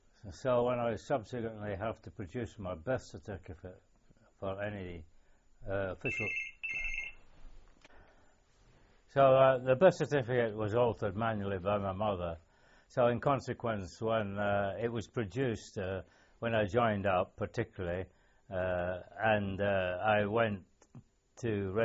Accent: Glasgow, Scotland, United Kingdom; born there; I was born in Glasgow, 19th of July 1918, and I was christened officially, or registered officially, as

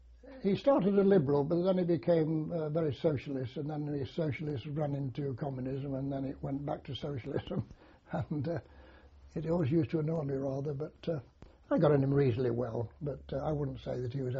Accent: Leicester, East Midlands, United Kingdom; born there; I was born in Leicester on the 5th of August, 1922.

